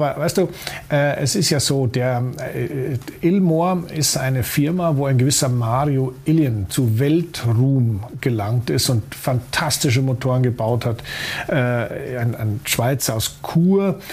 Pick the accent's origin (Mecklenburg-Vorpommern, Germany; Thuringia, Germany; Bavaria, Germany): Bavaria, Germany; Munich; als Münchner ist man durchaus in der Lage, der österreichischen Sprache zu folgen